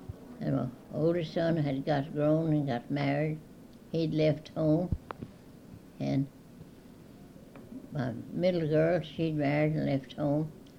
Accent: Pine Bluff, Arkansas, United States; now in Kingsville, United States; Well, I come from Pine Bluff, Arkansas, to Houston and then down here.

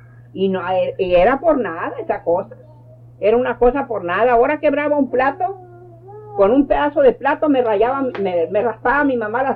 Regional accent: United States; also born or lived in Mexico; como nosotros crecimos casi aquí en Estados Unidos, no me acuerdo yo allá.

